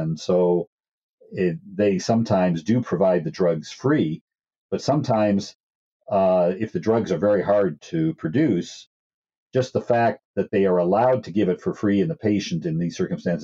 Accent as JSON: {"language": "English", "town": "Omaha", "region": "Nebraska", "country": "United States", "tie": "born or raised there", "said": "I was once fortunate to have a leading innovative entrepreneur in my hometown here of Omaha"}